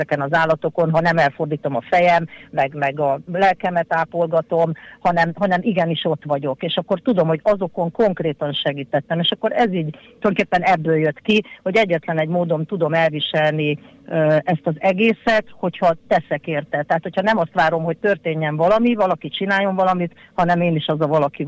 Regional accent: Kaposvár, Somogy, Hungary; Kaposváron uh-huh születtem, mindig városi lány voltam, sőt, emeletes házban éltünk

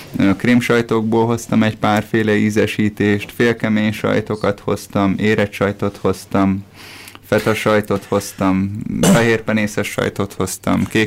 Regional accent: Budapest, Hungary; én a születési családomban az ötödik kerületben nőttem fel, és nagyjából a kamaszkorom végére volt az, hogy a neutrális családom egy az egybe kiköltözött, tehát kiköltöztünk az agglomerációba egy picit a Rózsavölgybe, ez a 22.

